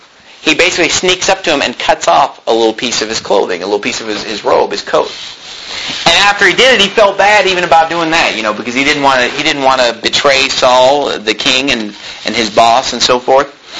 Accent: Sacramento, California, United States; I can remember when I was 15 years old being in Christian school, Victory Christian School in Sacramento, California.

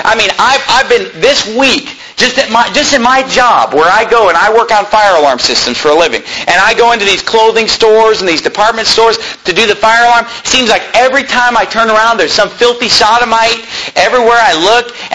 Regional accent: Sacramento, California, United States; I'm from Sacramento, California, which is about an hour away, hour and a half away.

